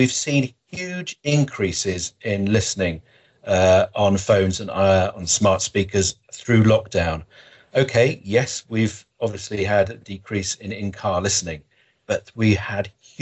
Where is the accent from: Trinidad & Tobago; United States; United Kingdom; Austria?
United Kingdom; Bromsgrove, West Midlands; When I was growing up in Bromsgrove, listening to the radio underneath the duvet, you had to remember the frequencies.